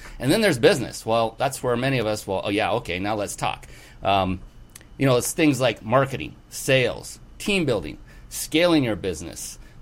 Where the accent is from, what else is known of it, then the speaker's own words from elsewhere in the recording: West Coast, United States; I was flown out to the East Coast. I'm from the West Coast.